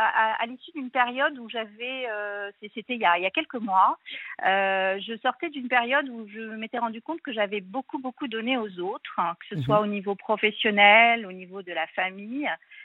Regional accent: Morocco; Moi, j'ai grandi au Maroc.

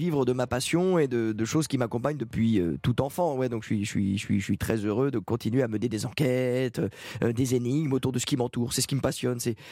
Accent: Pays de la Loire, France; De toute façon, je venais des Pays de la Loire.

